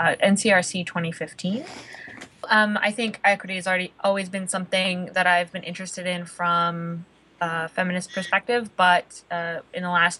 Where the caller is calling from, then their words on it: Burnaby, British Columbia, Canada; And so I am Skyping in from Burnaby, British Columbia.